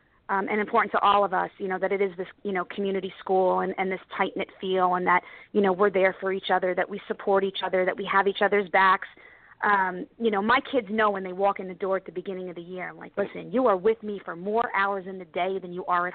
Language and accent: English; Hackensack, New Jersey, United States; I was born and raised in Hackensack as well